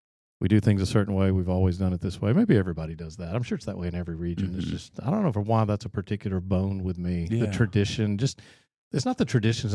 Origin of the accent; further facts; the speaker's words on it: the South, United States; I grew up in the South, and there's just there's a push to embrace, don't show your feelings.